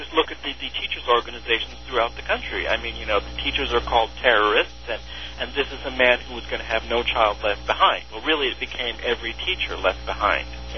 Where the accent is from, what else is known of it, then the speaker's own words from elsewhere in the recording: Westport, Connecticut, United States; and believe me, I'm from Westport, Connecticut. I'm sick of hearing about Martha